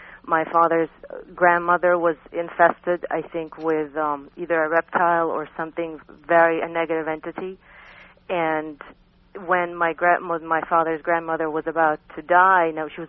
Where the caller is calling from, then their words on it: New York, United States; New York.